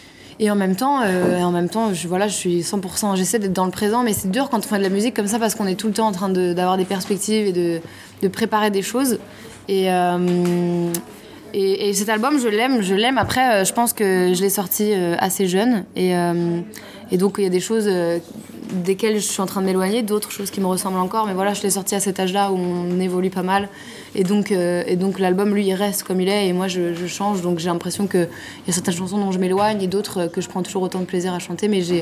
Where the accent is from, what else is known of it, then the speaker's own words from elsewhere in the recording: France; born there; Bah, moi, je suis née en France et je parle français